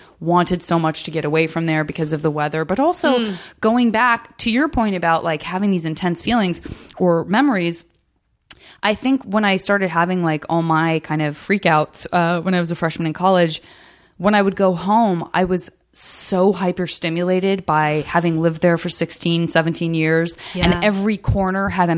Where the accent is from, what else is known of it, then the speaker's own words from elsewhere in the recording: Arizona, United States; that's what it is in Arizona too. Like I grew up in the Sonoran Desert, and it didn't mean anything to me other than just like it's hot and there's a lot of dangerous stuff there.